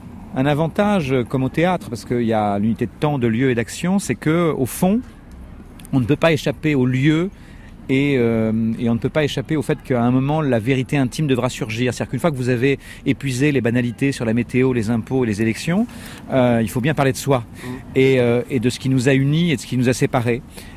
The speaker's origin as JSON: {"language": "French", "country": "France", "said": "Mais comme nous sommes français, nous disons dîner."}